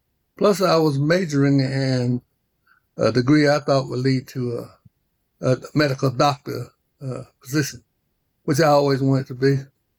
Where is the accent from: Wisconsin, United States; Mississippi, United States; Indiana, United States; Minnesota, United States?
Mississippi, United States; Batesville; born there; I was born in Panola County, Mississippi, Batesville area.